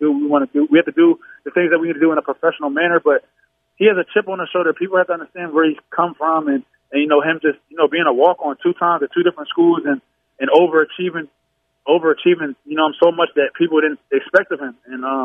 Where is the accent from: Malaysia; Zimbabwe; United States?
United States; now in Canada; I feel like as an American, when you come up here, like you really have to kind of humble yourself because, you know, growing up in the States